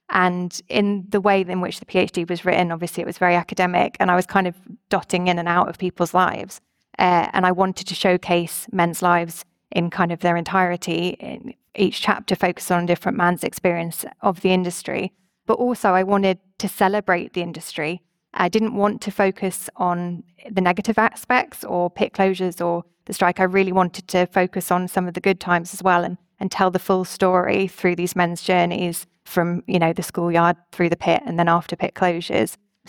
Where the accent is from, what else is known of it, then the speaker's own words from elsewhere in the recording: Yorkshire and the Humber, United Kingdom; I was born in South Yorkshire in the immediate aftermath of the strike. And I guess, although I'm not from a mining family myself, we had friends in the industry and, you know, obviously the pits were all around where I grew up.